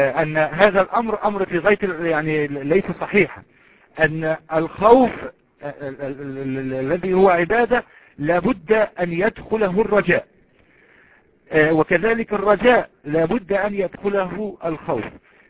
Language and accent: Arabic; Egypt; يعني مثلا نحن عندنا في مصر الان رغيف قدره 5 قروش